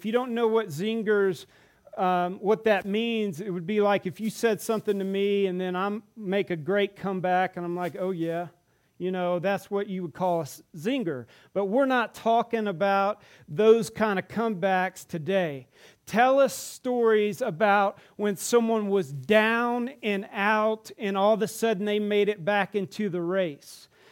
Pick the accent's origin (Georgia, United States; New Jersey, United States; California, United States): Georgia, United States; Atlanta; now in Dallas, United States; I'm from Atlanta, Georgia. I live in Dallas, Texas.